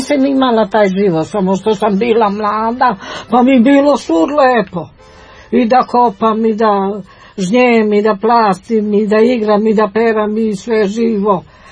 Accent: Gledić, Šumadija, Serbia; born there; Ja sam 37. godište. Rođena sam u Glediću, udala sam se u Grošnicu.

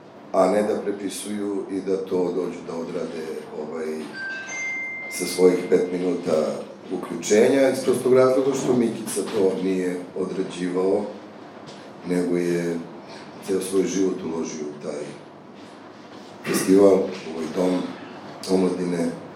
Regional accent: Belgrade, Serbia; iako sam ja kao Beograđanin

